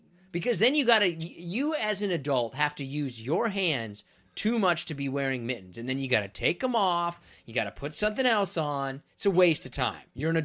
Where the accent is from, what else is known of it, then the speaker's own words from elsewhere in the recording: Kansas, United States; I grew up in Kansas, and you would put on your high beams at least once a week because there wasn't that many people on.